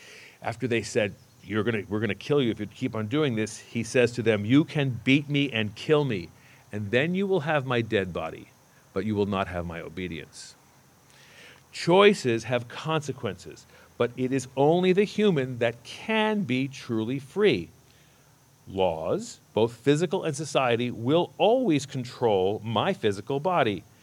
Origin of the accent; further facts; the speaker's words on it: United States; Being American, we pride ourselves on freedom.